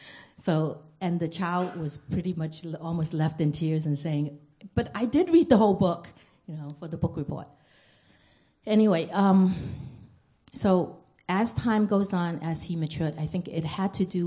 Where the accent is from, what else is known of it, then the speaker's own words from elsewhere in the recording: New York City, New York, United States; And just take it with a grain of salt, because I am from New York City. I grew up in New York City, so I tend to be very direct